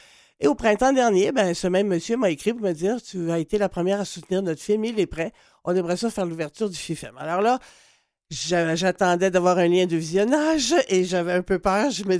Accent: Quebec, Canada; et chez nous, au Québec, les ados, c'est à partir de 13 ans

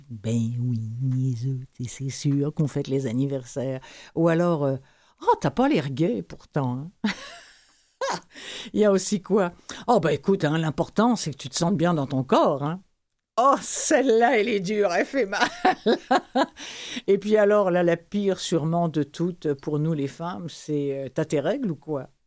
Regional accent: Rouen, Normandy, France; moi, je viens de Rouen, qui est en Normandie, la ville au Sans-Clocher.

